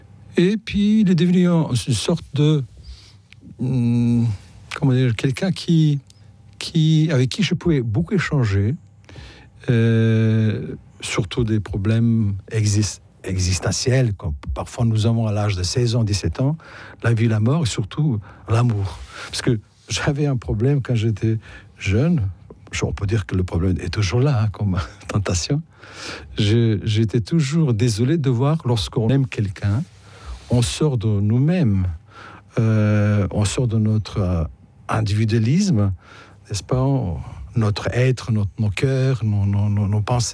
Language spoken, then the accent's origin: French; North Macedonia; moved away as an adult; also born or lived in Skopje; now in France; je suis originaire de la Yougoslavie. Je me définis toujours comme yougoslave parce que je suis né en 1961. Et après avoir fait mes études ici à Skopje, qui est maintenant la capitale de ce qu'on appelle la Macédoine du Nord